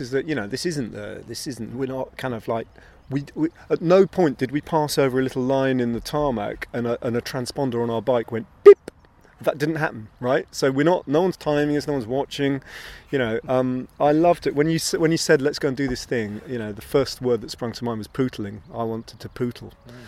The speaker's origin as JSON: {"language": "English", "town": "Bedford", "region": "East of England", "country": "United Kingdom", "tie": "born or raised there", "said": "I grew up in Bedford, which is only a little way down the road from Cambridge"}